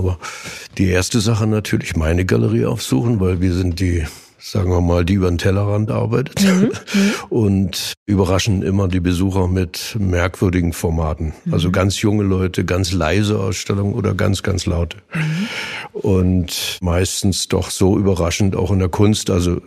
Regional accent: Usedom, Mecklenburg-Vorpommern, Germany; also born or lived in Berlin; now in Dresden, Germany; Ich bin ja Berliner, ich habe ja so den gesunden Blick von außen, bin Preuße und Usedom groß geworden und jetzt hier schon viele, viele Jahre, weil ich hier Malerei studiert habe, in der schönen Tupperdose Dresden.

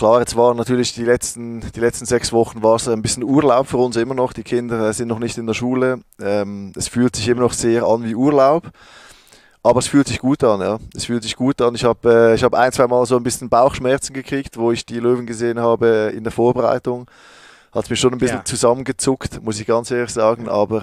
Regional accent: Lucerne, Switzerland; Also ich bin in der Stadt aufgewachsen in Luzern und wir wohnen jetzt ein bisschen außerhalb. Aber es ist in 10 Minuten bin ich da, wo ich aufgewachsen bin.

